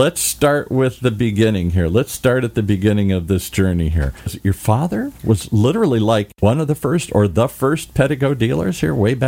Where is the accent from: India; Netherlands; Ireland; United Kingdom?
Ireland; Hey, you know, I'm Irish, so it's got to look like some sort of fairy tale to me here.